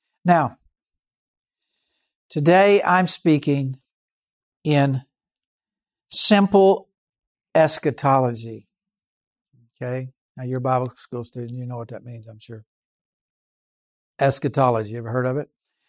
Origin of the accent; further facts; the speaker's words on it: Oklahoma, United States; I'm from Oklahoma. I was raised and born in Oklahoma.